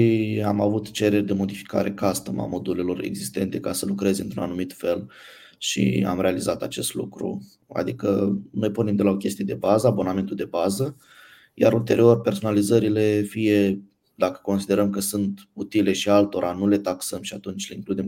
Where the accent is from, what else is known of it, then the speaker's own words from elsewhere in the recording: Romania; cred neapărat că nu e neapărat legat de noi ca români, ci e posibil să fie o chestie mai generală.